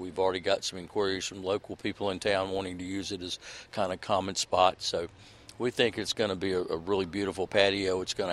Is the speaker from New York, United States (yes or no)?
no; North Carolina, United States; also born or lived in California; I mean, I'm from North Carolina where I'm used to 98 degrees in August and 98% humidity.